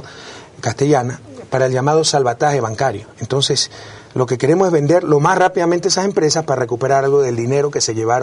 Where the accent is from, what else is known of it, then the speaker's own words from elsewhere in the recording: Guayaquil, Guayas, Ecuador; es Guayaquil, que es mi ciudad natal, y verá que en el referéndum le metemos 2-1 en Guayaquil.